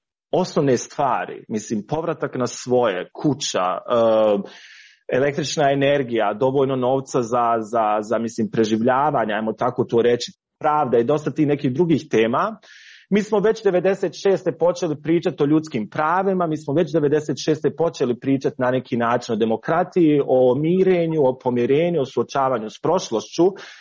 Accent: Bosnia & Herzegovina; ja sam rekao dolazim iz Bosne i Hercegovine

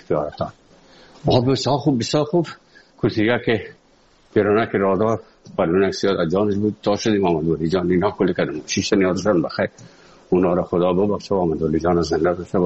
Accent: Afghanistan; moved away; also born or lived in Moscow, Russia; از افغانستان برامدیم آمدیم سه مسکو 4 سال مسکو به بسار سختی وردم شد

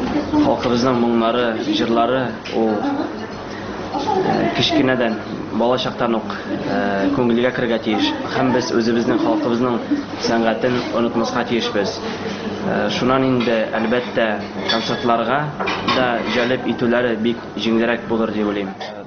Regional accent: Bashkortostan, Russia; Туган ягым Башкортстан Республикасы Нуриман районында туып үскәнмен.

